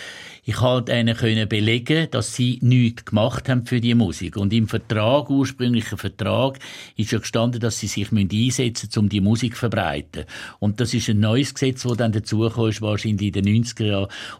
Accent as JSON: {"language": "German", "region": "Thurgau", "country": "Switzerland", "said": "und heute würde ich ja sagen, als Thurgauer würde ich sagen, ein Maler muss malen."}